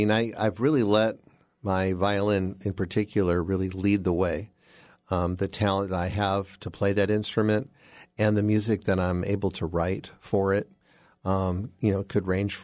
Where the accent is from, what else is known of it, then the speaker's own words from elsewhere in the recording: Seattle, Washington, United States; I grew up in Seattle, not too far from here, but far away from the traditional music of the South